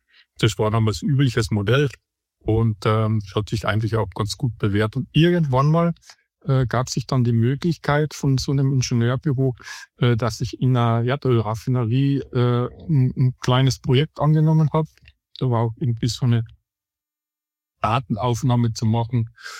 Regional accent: Ferlach, Carinthia, Austria; 1989 für den Fachbereich Maschinenbau/Waffentechnik in meiner Heimatstadt Ferlach meine Matura abgelegt

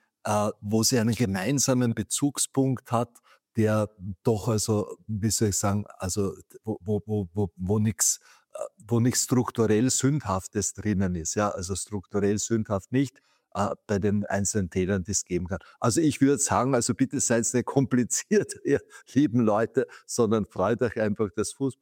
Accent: Austria; zum Beispiel bei uns in Österreich insgesamt auch, dass wir nach vielen, vielen Jahren es wieder geschafft haben, uns für eine Weltmeisterschaft zu qualifizieren.

